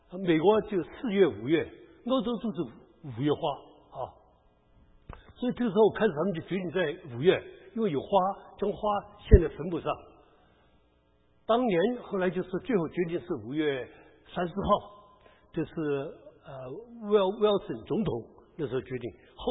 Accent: China; 就我们中国人可怜不了

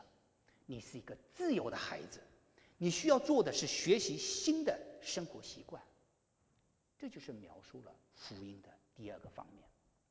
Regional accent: China; 我们中国人都有这样一句俗话，人靠衣装马靠鞍

